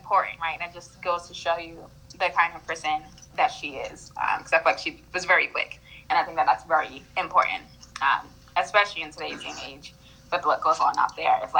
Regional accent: Yonkers, New York, United States; now in Atlanta, United States; I'm also from Yonkers, New York. I now live in Atlanta, just like Tasha. She's actually part of the reason why I moved out to Atlanta.

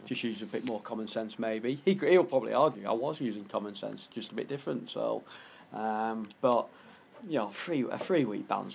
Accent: Preston, North West England, United Kingdom; Like, I know the guys from Preston, I'll stand, I'm not just standing up for someone in my hometown or whatever

